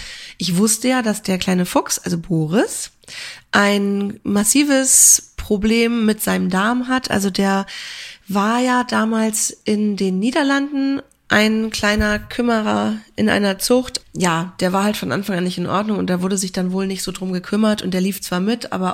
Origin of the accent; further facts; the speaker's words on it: Schleswig-Holstein, Germany; Ich komme ja auch ursprünglich aus der Nähe von Kiel